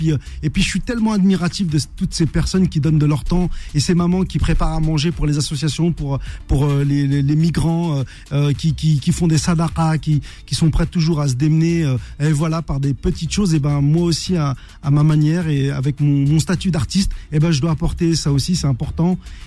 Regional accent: Rabat, Rabat-Salé-Kénitra, Morocco; Moi, je suis de Rabat

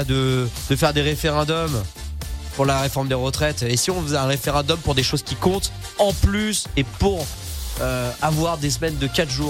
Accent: Auvergne-Rhône-Alpes, France; des championnats du monde de parapente qui vont s'organiser chez nous en Savoie.

